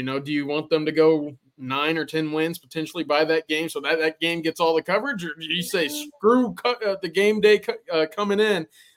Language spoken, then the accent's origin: English; Dallas, Texas, United States; obviously growing up in the Dallas area, you hear about Tom Landry, Cowboys, you know, Ring of Honor, legendary coach.